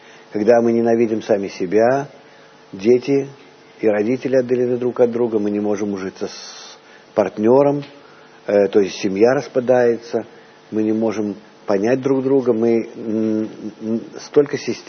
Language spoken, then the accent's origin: Russian; Russia; moved away; после больших перерывов я из России уехал где-то 35 лет назад.